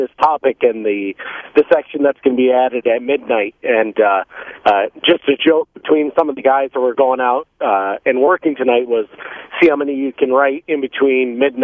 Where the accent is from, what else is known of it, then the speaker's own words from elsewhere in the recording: East Coast, United States; I'm from the East Coast.